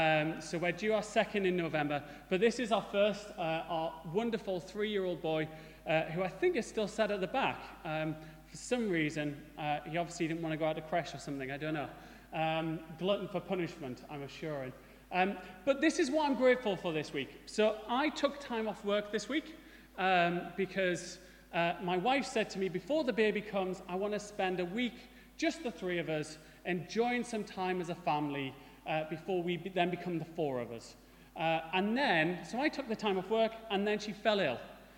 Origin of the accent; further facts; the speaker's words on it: North East England, United Kingdom; accent: Geordie; I have a mongrel accent, so my parents are church leaders, and so I lived in the northeast for quite a long time. And so I call it a watered-down Geordie, with a little bit of smoggy in there just to top it off.